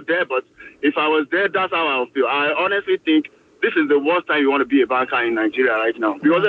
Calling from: Alberta, Canada; I'm joining from Alberta in Canada.

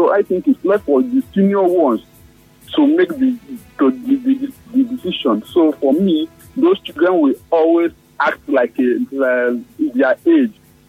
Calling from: Port Harcourt, Rivers, Nigeria; I'm calling from Port Harcourt.

